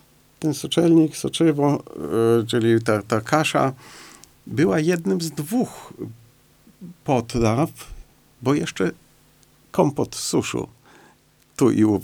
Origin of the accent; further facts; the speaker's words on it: Białystok, Podlaskie Voivodeship, Poland; bo u nas w Białymstoku